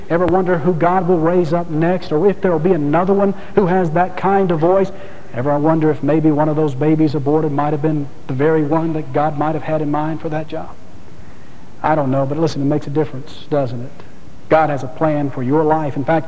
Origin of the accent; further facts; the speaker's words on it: Atlanta, Georgia, United States; born there; But I was born in Georgia Baptist Hospital down in Atlanta.